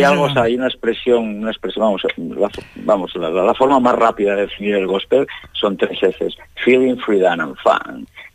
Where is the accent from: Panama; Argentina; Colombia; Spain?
Spain; moved away; also born or lived in New Orleans; yo soy de Spain, una donde nace, yo soy español, y otra de elección, y mi elección es Nueva Orleans, ¿no? Yo vivía en Nueva Orleans hasta que llegó el huracán Katrina